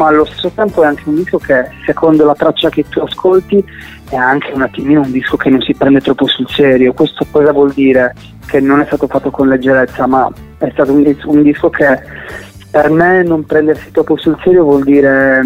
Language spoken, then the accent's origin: Italian; Cagliari, Sardinia, Italy; Cagliari città, e dunque, che si affaccia sul mare, come Napoli.